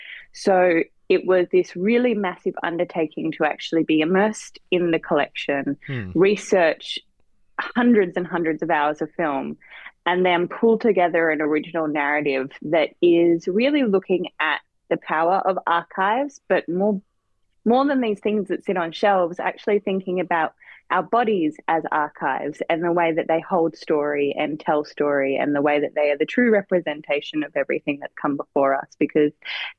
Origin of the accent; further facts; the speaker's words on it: North Sydney, New South Wales, Australia; It's really lovely to be here talking about screenings in my hometown.